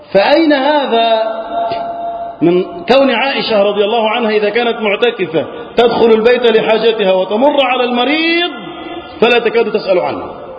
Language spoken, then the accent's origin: Arabic; Egypt; اللهم احفظ بلدنا مصر وسائر بلاد المسلمين من الفتن.